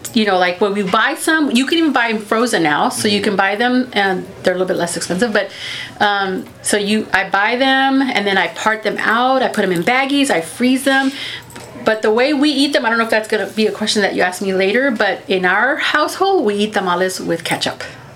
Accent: Edinburg, Texas, United States; And I'm from Edinburgh, Texas.

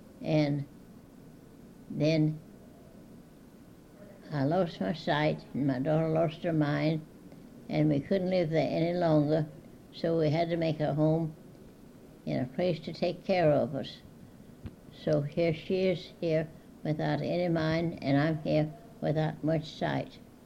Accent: Pine Bluff, Arkansas, United States; now in Kingsville, United States; Well, I come from Pine Bluff, Arkansas, to Houston and then down here.

